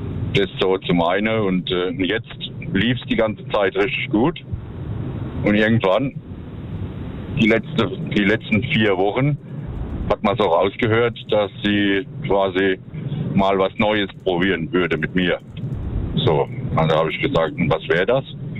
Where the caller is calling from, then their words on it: Worms, Rhineland-Palatinate, Germany; aus Worms.